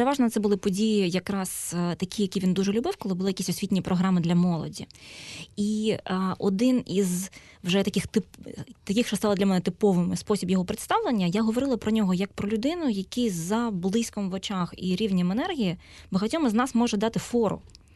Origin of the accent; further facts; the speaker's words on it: Luhansk, Luhansk Oblast, Ukraine; Ukrainian is a second language; для мене, як для людини, яка взагалі-то народилася в Севастополі, виховувалася по світах і закінчувала середню школу в Луганську